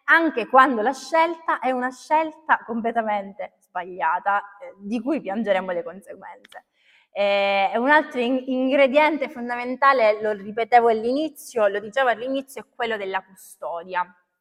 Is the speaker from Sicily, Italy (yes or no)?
yes; Sicily, Italy; dato che siamo siciliani